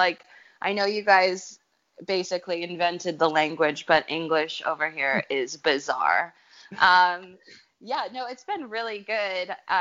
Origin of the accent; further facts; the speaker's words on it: United States; I don't necessarily say because I'm American, they just sound weird.